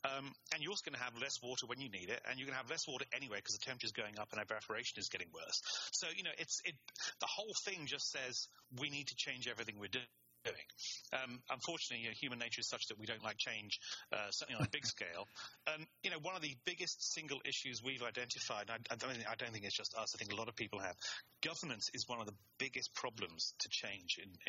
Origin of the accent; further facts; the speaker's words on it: England, United Kingdom; I'm English and I studied German.